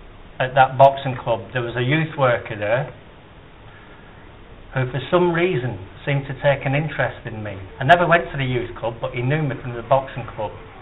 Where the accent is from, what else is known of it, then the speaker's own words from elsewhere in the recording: Scotland, United Kingdom; born there; I was born in Scotland.